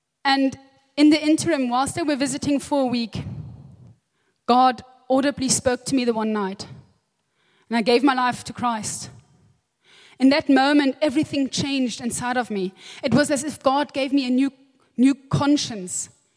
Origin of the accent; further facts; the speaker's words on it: Namibia; And I'm the eldest of five children. I grew up in Namibia, and I grew up in the bonds of a loving family